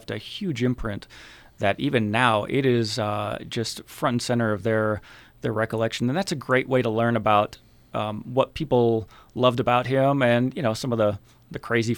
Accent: Tucson, Arizona, United States; So I grew up in Tucson, went to public schools.

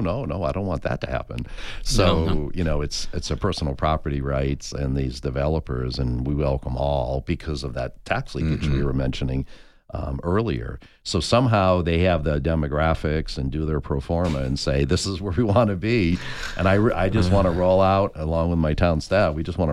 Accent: New England, United States; Well, and I grew up in New England, so we had a basement, we had an attic

